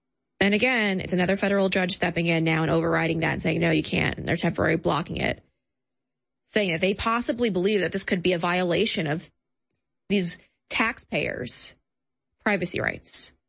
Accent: New York, United States; You know, I come from New York. I come from an area, but they assimilated.

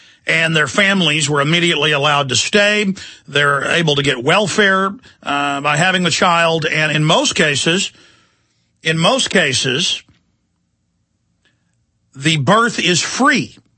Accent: Dallas, Texas, United States; born there; At Parkland Memorial Hospital, where I was born in Dallas and where they took Kennedy when he was dead

